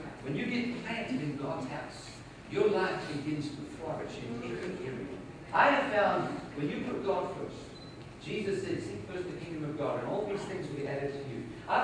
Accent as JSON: {"language": "English", "country": "United States", "tie": "born there", "also_born_or_lived": "South Africa", "said": "I was born in not in Jupiter, I was born in the U.S. So for me, it was coming home, it was coming back."}